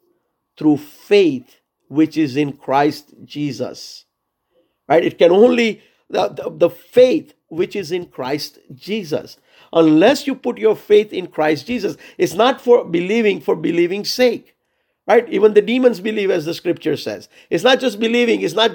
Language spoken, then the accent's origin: English; India; look, I come from India. There are a billion people